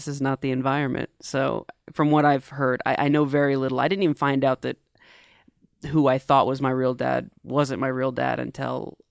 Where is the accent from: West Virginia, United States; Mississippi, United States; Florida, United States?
Florida, United States; Daytona; born there; I was born in Daytona, Florida.